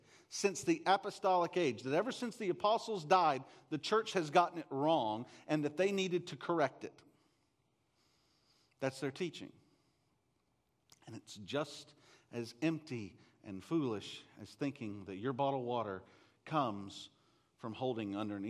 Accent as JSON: {"language": "English", "region": "Texas", "country": "United States", "tie": "born or raised there", "said": "Seriously, the well that where I grew up, I grew up on a 300-acre cattle ranch in East Texas."}